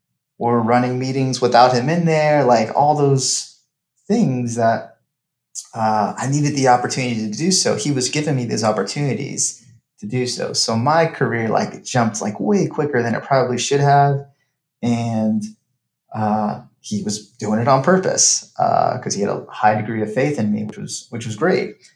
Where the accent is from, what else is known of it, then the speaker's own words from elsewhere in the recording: Dallas, Texas, United States; It was in Dallas at the time, which is my hometown.